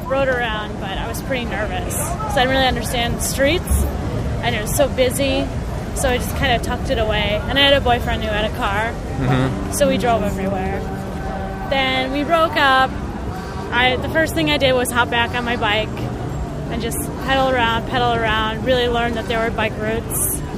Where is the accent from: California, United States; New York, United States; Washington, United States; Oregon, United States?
New York, United States; Rochester; No, I'm from New York. Oh, yeah? Upstate, Rochester, yeah.